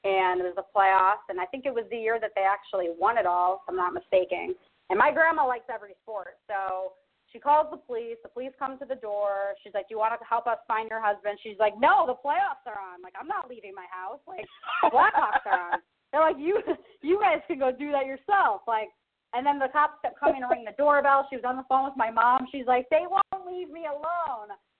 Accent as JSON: {"language": "English", "town": "Chicago", "region": "Illinois", "country": "United States", "tie": "born or raised there", "said": "Well, growing up in Chicago in the 90s, you know, watching Michael Jordan, Scottie Pippen, Dennis Rodman, Steve Kerr, Ron Harper, all those guys, I grew up with that."}